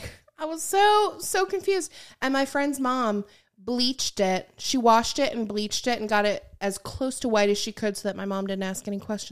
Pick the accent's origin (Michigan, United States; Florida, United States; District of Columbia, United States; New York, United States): Michigan, United States; like I grew up in Michigan. Mm-hmm. We lived very close to Grand Haven, which is where the Coast Guard is.